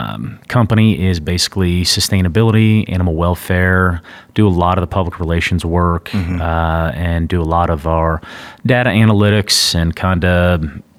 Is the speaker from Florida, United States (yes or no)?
no; Pennsylvania, United States; now in Colby, United States; So I was born and raised in northeastern Pennsylvania.